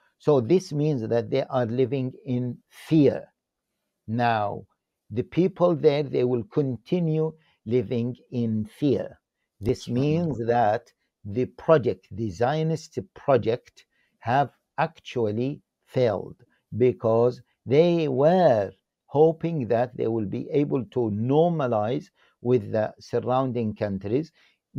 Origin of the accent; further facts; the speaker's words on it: Gaza Strip, Palestine; also born or lived in Saudi Arabia; I am Palestinian. I'm originally from Gaza. What happened? I was born in Saudi Arabia.